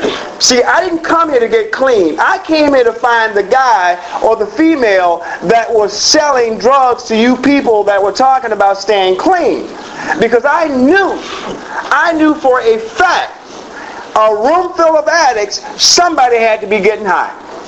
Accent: Newark, New Jersey, United States; now in West Palm Beach, United States; I remember, I'm from Newark, New Jersey, originally. And thank you. Glad you're here, too. I'm originally out of Newark, New Jersey.

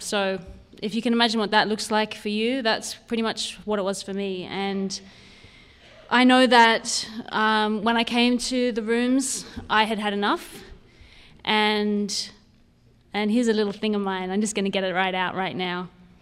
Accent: Sydney, New South Wales, Australia; I'm Australian and I grew up in Sydney, Australia.

